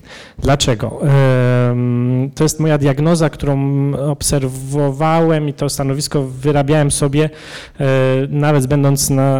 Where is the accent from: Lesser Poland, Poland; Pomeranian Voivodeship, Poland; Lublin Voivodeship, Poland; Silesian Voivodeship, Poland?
Lesser Poland, Poland; Wolbrom; also born or lived in Kraków; Wolbrom, miasto, którego mam zaszczyt być burmistrzem, miasto, które znajduje się w północnej części województwa małopolskiego, miasto, w którym się wychowałem, w którym wzrastałem, później moje późniejsze lata były związane z Krakowem, ale cały czas ten Wolbrom zawsze był mi bliski.